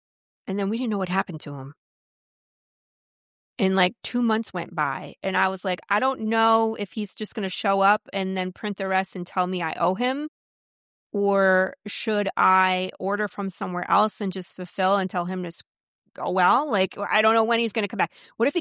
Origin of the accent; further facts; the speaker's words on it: Farmington Hills, Michigan, United States; moved away as an adult; also born or lived in Northville / California; now in Texas, United States; Outside of Detroit. I grew up in like Farmington Hills area. My husband and I got married, and we lived in Northville. We went to California and moved back, and then we got relocated from Northville down to Texas